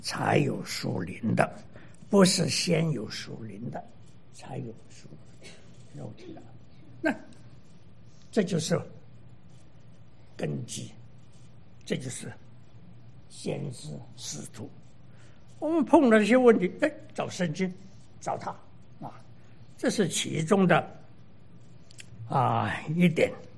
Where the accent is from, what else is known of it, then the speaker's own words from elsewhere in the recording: China; 就像我们中国人洗筷子一样，怎么洗的啊？